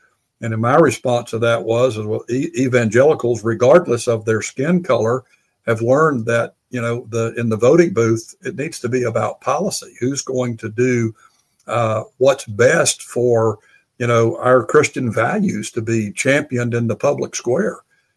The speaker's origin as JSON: {"language": "English", "region": "the South", "country": "United States", "said": "well, I'm thoroughly Southern."}